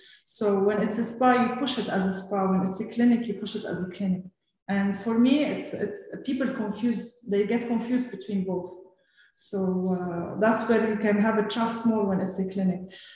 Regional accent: Bentail, Lebanon; from my village, from Bentail, where I come from Lebanon.

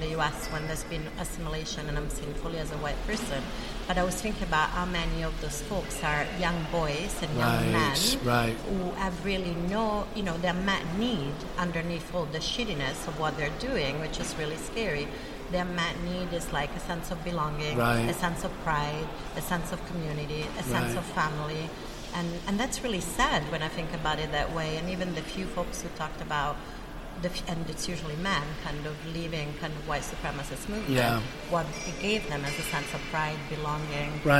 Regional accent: Italy; first language Italian; English is a second language; Oh, my first language, Italian, is totally like that.

